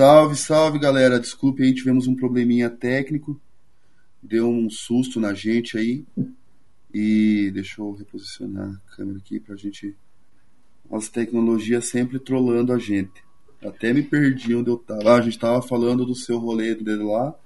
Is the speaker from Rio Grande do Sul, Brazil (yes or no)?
no; São José dos Pinhais, Paraná, Brazil; Não, cara, eu sou de São Paulo dos Pinhais, cara. Eu nasci ali do lado.